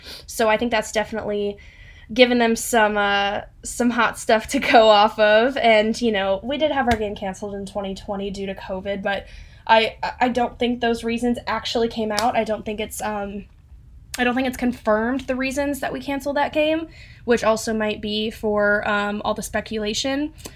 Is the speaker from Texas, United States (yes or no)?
yes; Dallas, Texas, United States; I do agree, you know, when I come to Texas, I mean, I'm from Dallas.